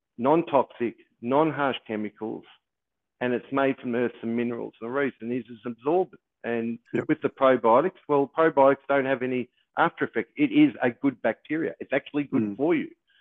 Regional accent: Melbourne, Victoria, Australia; I live in Melbourne. Growing up in Melbourne

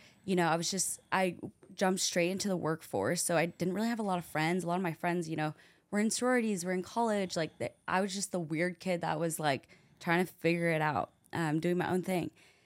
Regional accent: Fayetteville, Arkansas, United States; And because also growing up in Fayetteville, Bentonville is a rival. Like, we're like, F Bentonville.

